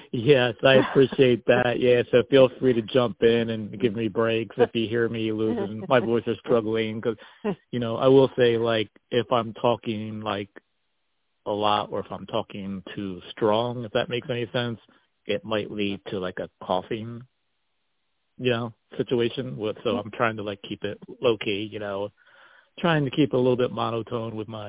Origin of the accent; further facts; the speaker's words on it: New Jersey, United States; I came from South Jersey. You know, Jersey was okay, but I got tired of it.